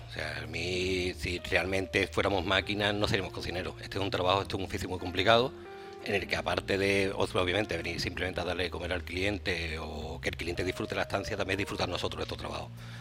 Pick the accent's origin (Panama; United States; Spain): Spain; Cádiz, Andalusia; now in Granada, Spain; Yo soy gaditano, que vivo en Granada, trabajo aquí en Almería, o sea, soy andaluz y siempre me creo a lo de la costa.